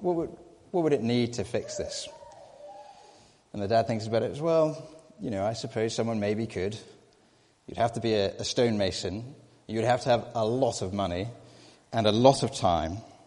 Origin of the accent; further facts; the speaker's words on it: Scotland, United Kingdom; I grew up in Scotland, and where I grew up, there were a number of castles near us